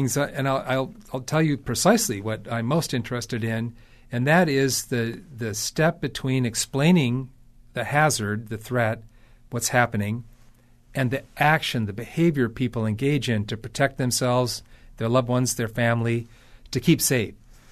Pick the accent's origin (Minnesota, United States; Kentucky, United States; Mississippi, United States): Minnesota, United States; reminds me of being a teenager growing up in Minnesota.